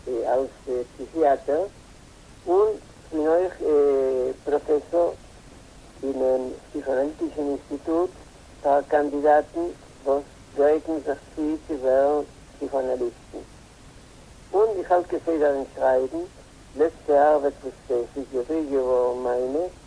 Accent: Buenos Aires, Argentina; born there; German is a second language; Ich bin geboren in Buenos Aires und ich bin alt, 77 Jahre.

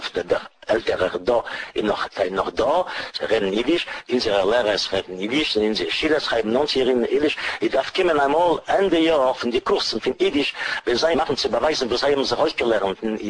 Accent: Russia; born there; German is a second language; Ich bin geboren in Russland.

